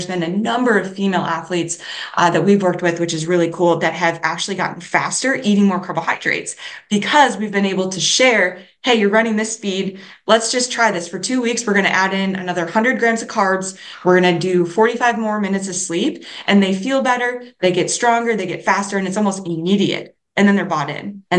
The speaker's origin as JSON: {"language": "English", "region": "Minnesota", "country": "United States", "said": "though I'm from Minnesota. The only Stanley cup is the one that you compete for on the ice."}